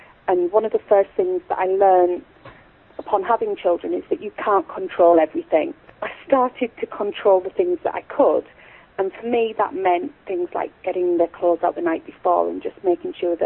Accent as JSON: {"language": "English", "region": "Yorkshire and the Humber", "country": "United Kingdom", "said": "And we relocated from Berkshire in England back to the northeast of England, to North Yorkshire, where we're from"}